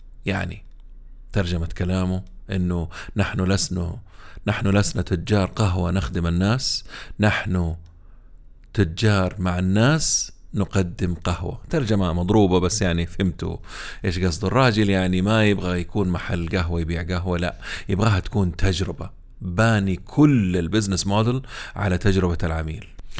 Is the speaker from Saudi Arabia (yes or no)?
yes; Saudi Arabia; أسباب تدني وإفلاس واختفاء مشاريع القهوة المختصة عندنا في السعودية